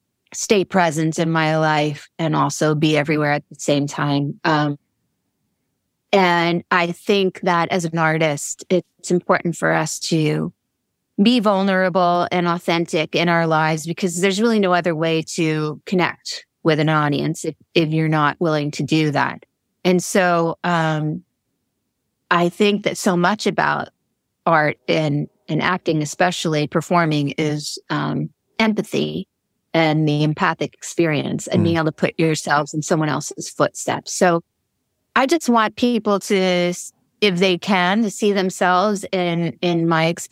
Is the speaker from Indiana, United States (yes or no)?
no; New York, United States; Well, I should start with saying I grew up in Long Island.